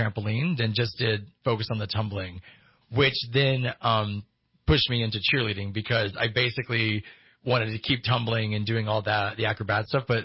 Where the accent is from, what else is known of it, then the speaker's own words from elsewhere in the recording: Texas, United States; I actually competed because I'm originally from Texas.